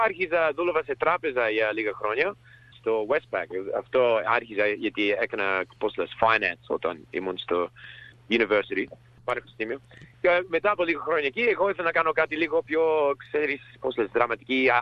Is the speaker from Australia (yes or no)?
yes; Australia; Greek is a second language; εγώ είμαι Αυστραλός Έλληνας, γιατί μιλάω πως βλέπω από το δικό μου το οπτική και πως μεγάλωσα εδώ και έχω και τους δύο μου γονείς γεννήθηκαν στην Ελλάδα, μεγάλωσαν εκεί πριν να έρθουν εδώ. Γι' αυτό ξέρω λίγα ελληνικά